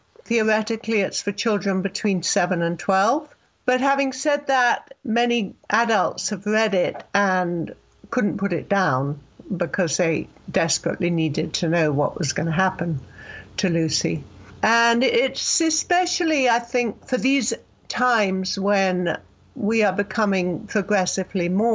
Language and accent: English; England, United Kingdom; also born or lived in South Carolina; now in California, United States; I am originally from England, and I've been living in the States for many years now, teaching composition and literature in universities. At the moment, I'm living in California, but I was living and teaching in South Carolina before I came here.